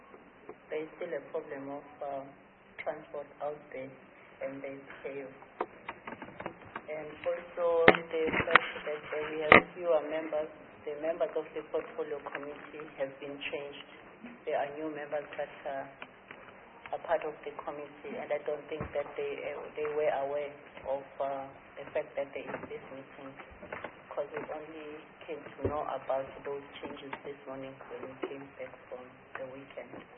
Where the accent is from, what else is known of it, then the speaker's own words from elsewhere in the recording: Harding, KwaZulu-Natal, South Africa; born there; I was born in Harding, so I'm very focused on issues of rural development because that area is not yet developed.